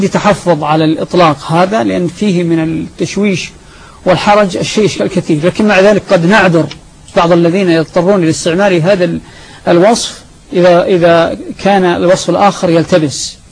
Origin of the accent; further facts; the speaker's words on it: Saudi Arabia; فمثلا عندنا في المملكة العربية السعودية